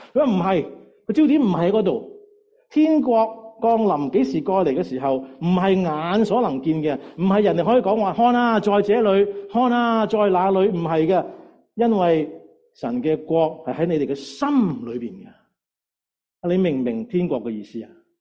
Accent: Saskatchewan, Canada; also born or lived in Alberta; 我在沙省長大，我在亞省住了26年、27年，所以我見冰見雪見很多

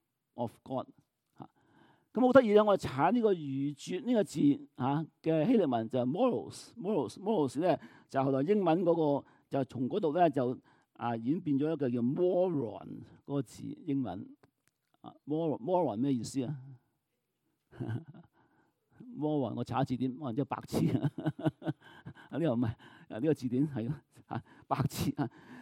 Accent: Canada; 咁我係我哋加拿大人，成個國家都中意講 sorry 啊。

